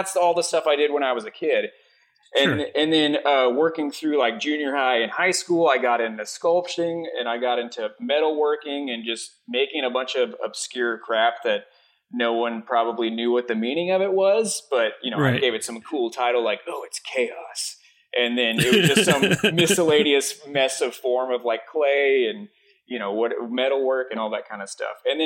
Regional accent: Texas, United States; Well, born and raised in Texas. So okay. Texan native, 100% through and through.

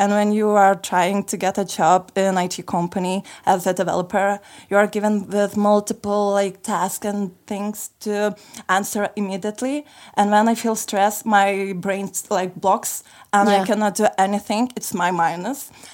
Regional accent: Lithuania; now in Sofia, Bulgaria; I am originally from Lithuania, and for 2 last months I'm living in here in Bulgaria, in Sofia

